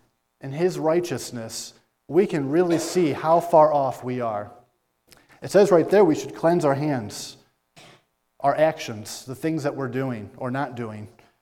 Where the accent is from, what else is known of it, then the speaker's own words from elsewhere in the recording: United States; I'm an American.